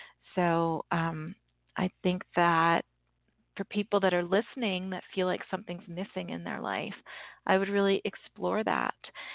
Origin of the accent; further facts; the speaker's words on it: Canada; I'm Canadian and I say process